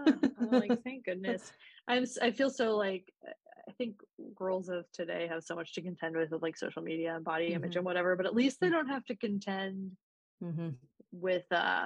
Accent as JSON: {"language": "English", "region": "Virginia", "country": "United States", "tie": "born or raised there", "said": "But it was really prevalent, like where we grew up too in Virginia."}